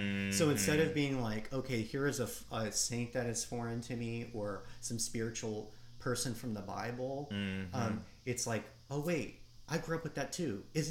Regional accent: Louisiana, United States; as a Cajun raised in that kind of tradition a little bit, not claiming that I understand it experientially.

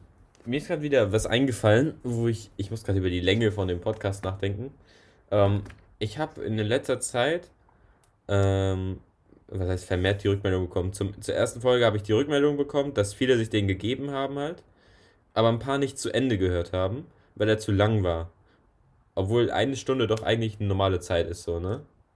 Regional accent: Hamburg, Germany; also wir kommen ja beide aus Hamburg.

